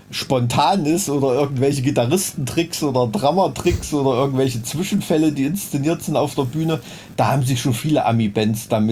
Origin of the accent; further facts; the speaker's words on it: Blankenhain, Thuringia, Germany; also born or lived in Weimar; Ich komme eigentlich aus Blankenhain.